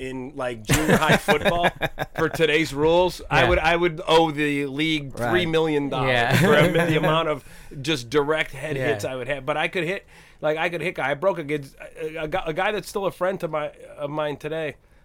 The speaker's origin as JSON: {"language": "English", "town": "Cleveland", "region": "Ohio", "country": "United States", "tie": "born or raised there", "said": "I grew up in the Cleveland area."}